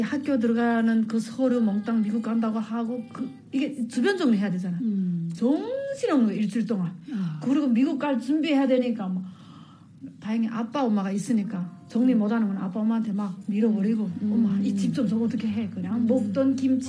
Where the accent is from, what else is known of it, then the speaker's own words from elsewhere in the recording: North Korea; moved away; also born or lived in China; 저는 북한에서 뭐 했고 어떻게 북한 탈북했고 그다음에 중국에 무슨 어떻게 살았고